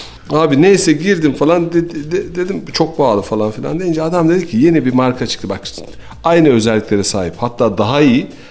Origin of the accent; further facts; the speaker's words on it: Samsun, Turkey; Ben şimdi Samsunluyum ya.